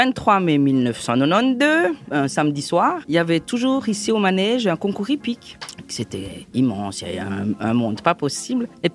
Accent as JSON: {"language": "French", "town": "Courtételle", "region": "Jura", "country": "Switzerland", "tie": "born or raised there", "said": "moi, quand j'étais enfant, j'habitais à Courtétel, on avait une école enfantine, puis on avait des sœurs."}